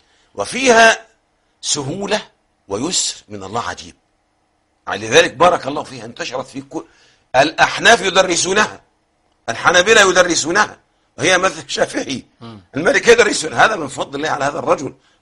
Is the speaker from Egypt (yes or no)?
yes; Egypt; بالصعيدي عندنا في مصر كان مراته اللي ماتت.